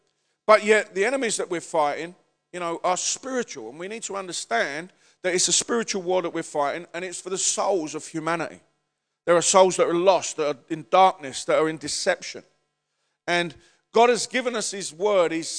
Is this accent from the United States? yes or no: no; Nigeria; first language Yoruba; English is a second language; I'm from Nigeria, and my first language is Yoruba